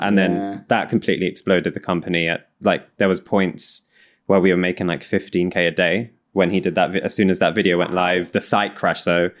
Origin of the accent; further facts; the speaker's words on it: London, United Kingdom; now in Newcastle, United Kingdom; I moved to Newcastle now, obviously, from the accent. I'm originally from London, moved to Newcastle 2 years ago.